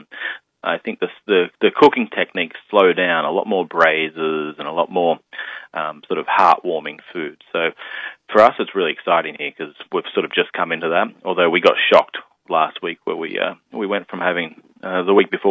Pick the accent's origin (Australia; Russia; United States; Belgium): Australia; my background is definitely more of a traditional French, even though I grew up in Australia.